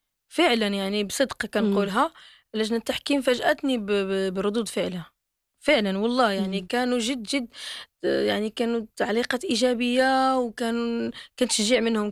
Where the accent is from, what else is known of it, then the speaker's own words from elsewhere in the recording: Morocco; حنا يعني كمغاربه وكعرب